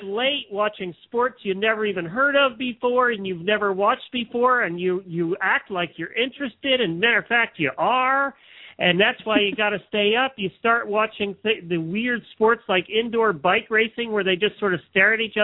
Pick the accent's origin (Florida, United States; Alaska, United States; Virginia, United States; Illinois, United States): Florida, United States; Ocala; from Ocala, Florida.